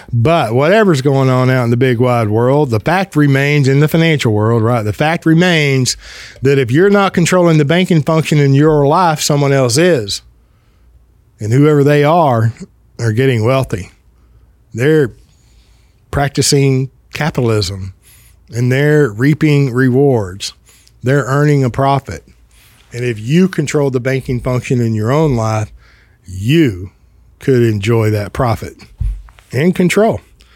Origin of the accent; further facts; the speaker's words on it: Texas, United States; I'm from Texas. We're full of hospitality.